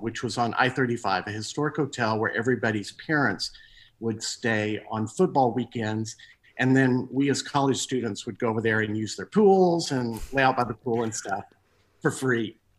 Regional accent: Texas, United States; I grew up on a ranch between Fort Worth and Waco, a very small farming community.

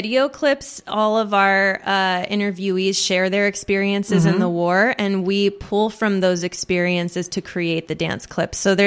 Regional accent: Austin, Texas, United States; I grew up here in Austin

